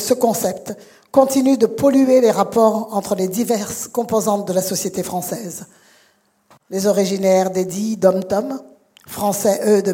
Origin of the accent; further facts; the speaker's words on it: Guadeloupe; comme on dit en créole, chez nous, en Guadeloupe